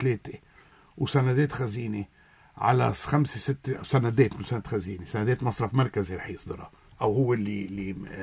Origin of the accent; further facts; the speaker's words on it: Lebanon; عندنا بلبنان